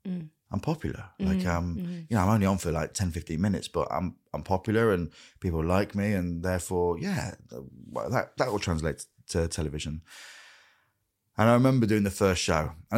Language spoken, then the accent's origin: English; Grimsby, Yorkshire and the Humber, United Kingdom; growing up in Grimsby, there was a lot of wet breaks.